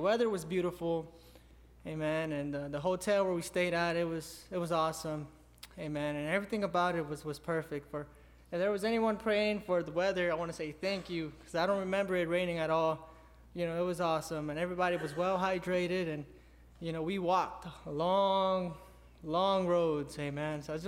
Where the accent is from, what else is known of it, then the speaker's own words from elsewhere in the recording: Fort Pierce, Florida, United States; Fort Pierce is my hometown. I was born and raised there, and I've got to see, I saw people that knew me, and we knew each other